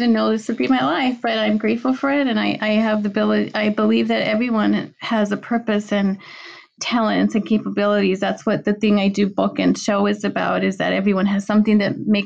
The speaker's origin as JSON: {"language": "English", "town": "El Paso", "region": "Texas", "country": "United States", "tie": "born or raised there", "said": "I grew up in a big Hispanic family. I grew up in El Paso, Texas, a border town."}